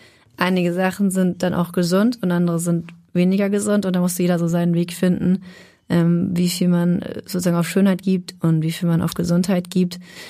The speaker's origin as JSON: {"language": "German", "region": "Schleswig-Holstein", "country": "Germany", "tie": "born or raised there", "said": "nicht Hamburger, aber ich komme aus Schleswig-Holstein"}